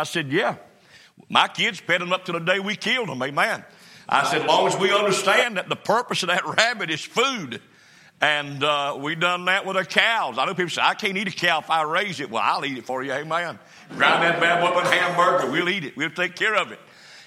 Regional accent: North Carolina, United States; I'm thankful I grew up in North Carolina. I'm thankful I grew up the way I grew up.

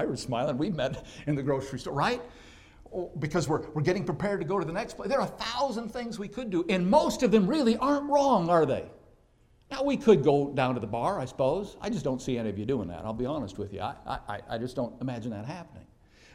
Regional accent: United States; this is a cultural distinction that I've learned there that bothers me as an American, and I know it's my problem.

